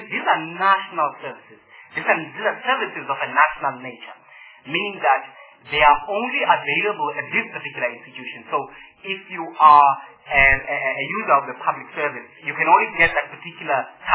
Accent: Mthatha, Eastern Cape, South Africa; For example, I come from Umtata, and I know that there's the bus stop in Umtata.

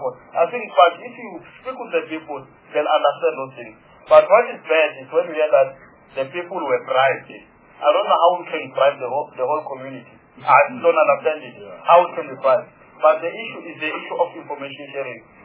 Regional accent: Free State, South Africa; I'm coming from the Free State.

